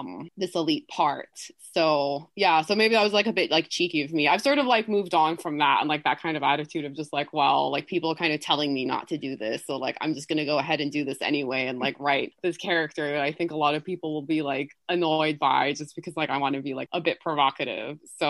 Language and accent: English; England, United Kingdom; born there; also born or lived in Colombia; oh, I was born in England, or like my parents live in the US right now, simply because I don't want to get into this sort of really long explanation of that I lived in Colombia for so many years.